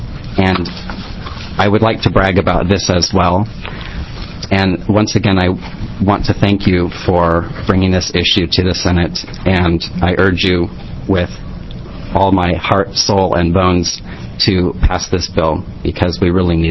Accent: Albany, Oregon, United States; I was born in 1971 in Albany, and I attended a very wonderful public school system there. I hope it still is. And then after leaving Albany in 1990, I attended Linfield College for 4 years.

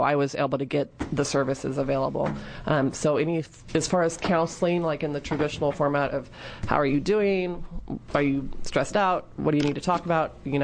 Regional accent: Oregon, United States; I'm from Benton County, so Benton County wants you to automatically go into outpatient treatment

